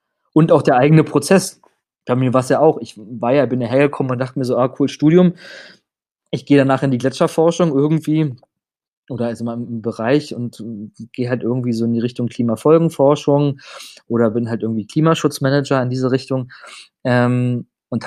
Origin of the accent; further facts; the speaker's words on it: Berlin, Germany; now in Innsbruck, Austria; weil ich bin Berliner und ich werde auch immer Berliner sein. Und Berlin ist immer meine Heimat. Innsbruck ist mein Zuhause.